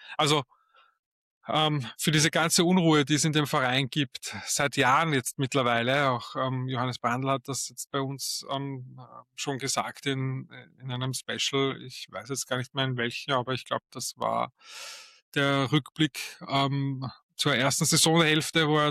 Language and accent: German; Vienna, Austria; als Wiener